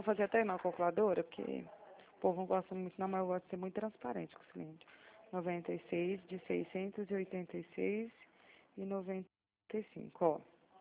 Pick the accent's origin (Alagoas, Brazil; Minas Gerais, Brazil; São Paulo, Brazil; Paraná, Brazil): Minas Gerais, Brazil; Uberaba; Eu sou lá de Uberaba, mas tô morando aqui. Pode ver que até o meu telefone é DDD34.